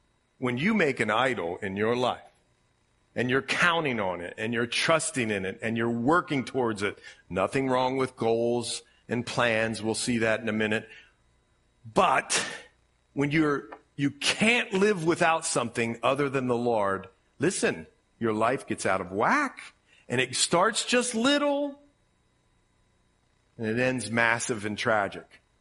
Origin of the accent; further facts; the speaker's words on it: Ohio, United States; Reminds me of being a kid in Ohio. We used to go look for mushrooms out in the woods. And people around my hometown would kill for those things if you found them, right?